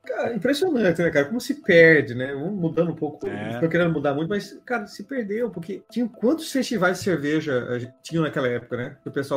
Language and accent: Portuguese; Cuiabá, Mato Grosso, Brazil; Como eu já falei pra vocês, eu sou de Cuiabá e lá é o calor, né?